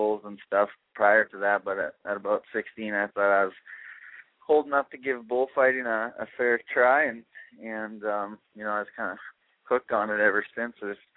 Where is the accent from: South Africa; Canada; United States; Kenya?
Canada; Prince Albert, Saskatchewan; up here in Prince Albert for my hometown